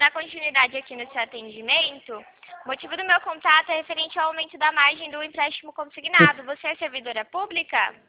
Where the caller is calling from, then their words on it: Rio Claro, São Paulo, Brazil; Eu falo de Rio Claro, São Paulo